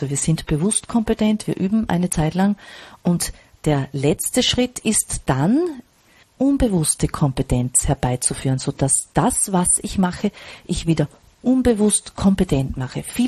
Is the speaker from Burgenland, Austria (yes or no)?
yes; Burgenland, Austria; bei uns im Burgenland, ich lebe ja in Österreich, ganz im Osten